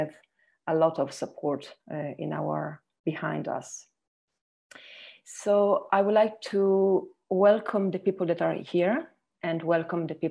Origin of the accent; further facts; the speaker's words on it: Italy; English is a second language; I'm from Italy.